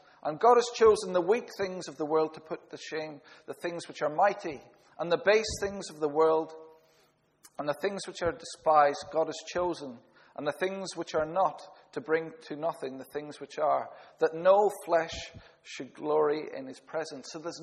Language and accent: English; United Kingdom; I'd be moaning and complaining, as British people do, the whinging poms.